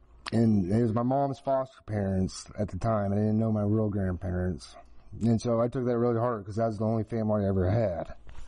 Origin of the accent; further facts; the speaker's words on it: Warsaw, Indiana, United States; also born or lived in Wichita, Kansas; We lived in Kansas until I was about six. And then we moved to Warsaw. We moved to Warsaw, and my dad ended up leaving us.